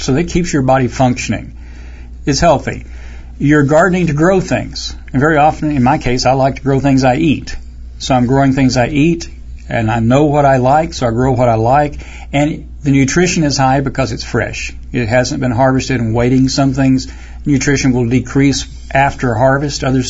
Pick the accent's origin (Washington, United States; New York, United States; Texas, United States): Texas, United States; Baytown; I grew up near Houston, Baytown, Texas.